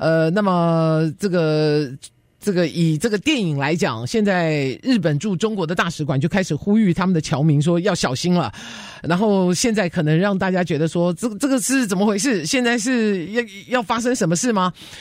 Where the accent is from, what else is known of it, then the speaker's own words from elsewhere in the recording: Taiwan; 我小时候在台湾念的书